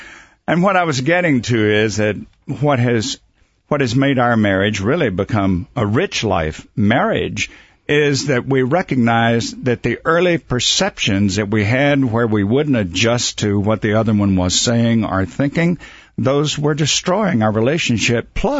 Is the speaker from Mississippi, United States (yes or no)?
yes; Mississippi, United States; also born or lived in Midwest; I didn't like the stereotype that people would have when they find out that originally I was from Mississippi.